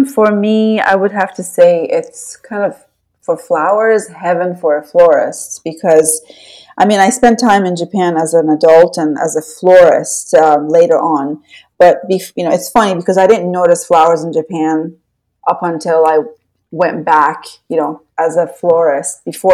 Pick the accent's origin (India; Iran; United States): Iran; I loved him so much, and I was with him a lot growing up in Iran. And Persian culture in general is a very flower-centric culture.